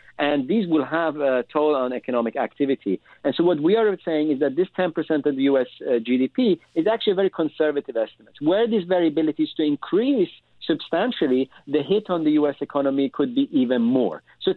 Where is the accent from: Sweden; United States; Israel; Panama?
Sweden; So I'm from Sweden. In Sweden, if we see a little bit of snow, we don't get that scared, right?